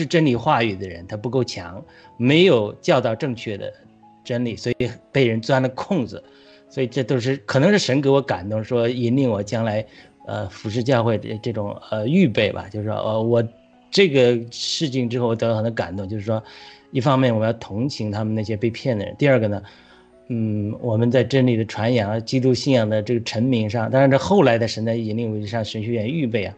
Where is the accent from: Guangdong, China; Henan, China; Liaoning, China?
Henan, China; 因为我们家乡的河南河北最南面